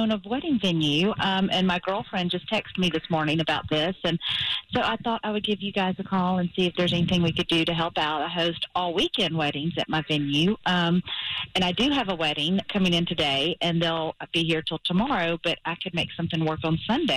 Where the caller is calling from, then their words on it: Rome, Georgia, United States; I'm in Rome, Georgia.